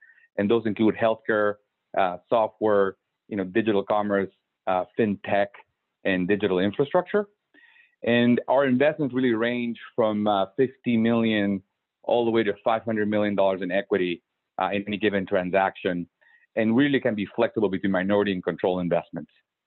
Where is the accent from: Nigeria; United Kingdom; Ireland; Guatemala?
Guatemala; English is a second language; moved away as an adult; also born or lived in Austin, United States; now in United States; So I am originally from Guatemala, where I was born and raised. And I moved to the United States for college. I went to the University of Texas in Austin, and I've been here ever since.